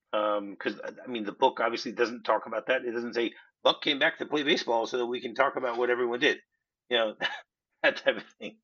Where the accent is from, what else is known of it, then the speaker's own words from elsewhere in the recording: New Jersey, United States; born there; Okay, well, I was born in New Jersey, so